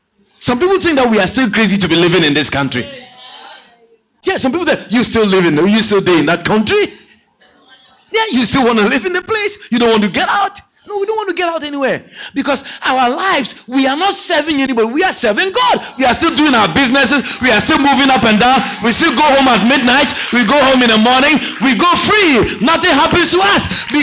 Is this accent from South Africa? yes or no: no; Ghana; I was born, I grew up in Africa, I grew up in Ghana